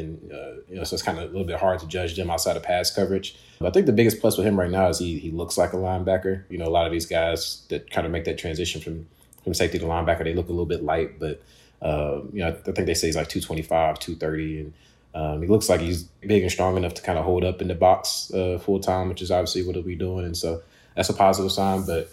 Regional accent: Florida, United States; as a guy growing up in Florida, with the culture how it is there

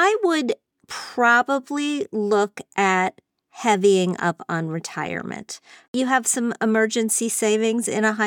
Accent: Midwest, United States; I grew up in the Midwest myself.

